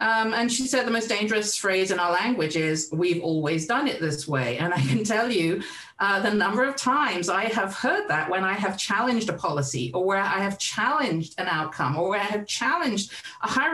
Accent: Cambridge, East of England, United Kingdom; I grew up just outside of Cambridge in the UK.

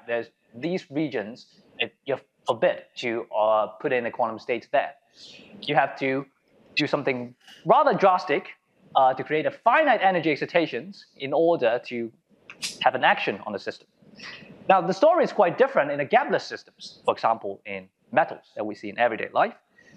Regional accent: Hong Kong; English is a second language; now in United States; I'm from Hong Kong. I did my undergraduate at HKUST from the same place as Chong. And then I move on to Penn and do my graduate study.

